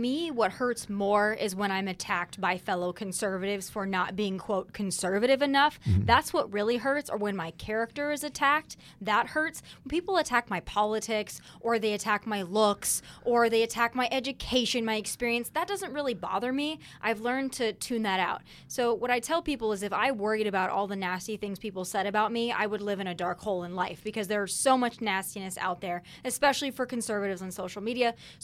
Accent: Midwest, United States; Like I said, I grew up in the Midwest. I grew up with two very hardworking parents who worked very hard for everything that they have.

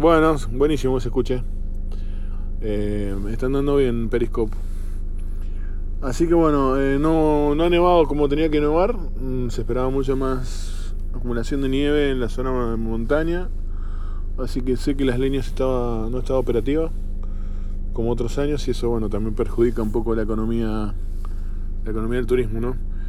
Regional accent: Buenos Aires, Argentina; also born or lived in Ushuaia; A mí me encanta Buenos Aires, de hecho yo soy de Buenos Aires.

